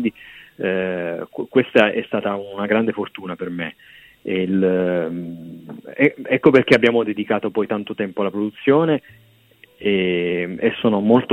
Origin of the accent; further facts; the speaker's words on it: Abruzzo, Italy; also born or lived in Rome; Sì, io sono abruzzese e anche romano, perché sono nato a Roma, ma ho vissuto poi tutta la mia vita in Abruzzo. I miei nonni erano a Monteverde, quindi ho avuto la fortuna di passare molto tempo a Roma.